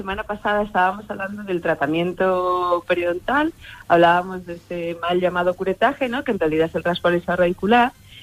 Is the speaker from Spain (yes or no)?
yes; Spain; pero a mí me parece que España es maravilloso.